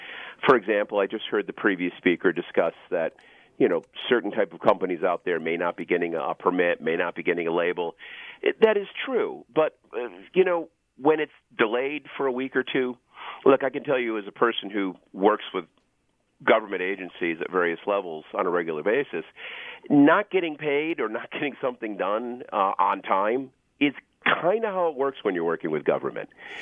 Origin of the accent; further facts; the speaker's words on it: Rochester, New York, United States; I was raised in Rochester, New York, and we had horrible snowstorms on a regular basis